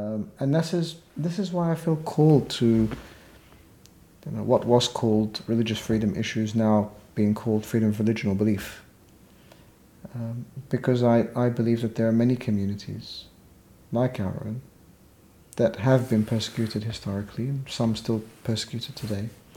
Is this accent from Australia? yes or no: yes; Australia; also born or lived in Egypt; I was born in Egypt. I lived first, you know, my infancy in Egypt, and then grew up in Australia, and I was enriched by that.